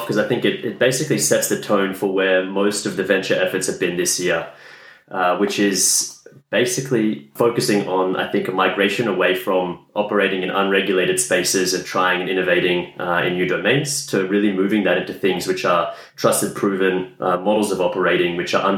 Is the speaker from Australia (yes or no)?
yes; Australia; moved away as an adult; also born or lived in Europe / Asia; By way of background, I'm originally from Australia, spent the last 10 years between Europe and Asia working in finance and tech